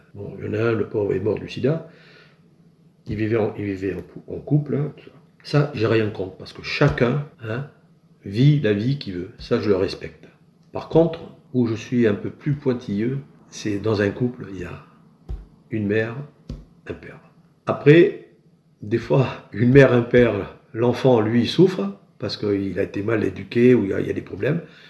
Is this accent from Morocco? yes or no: yes; Morocco; now in France; Moi, j'ai quitté le Maroc parce que bon, on m'a foutu dehors.